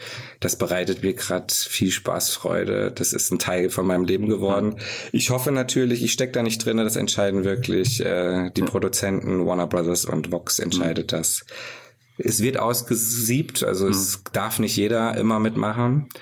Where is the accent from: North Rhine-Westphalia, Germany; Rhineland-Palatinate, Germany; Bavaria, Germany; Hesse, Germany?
Hesse, Germany; Fulda; Also ich bin katholisch aufgewachsen hier in Fulda.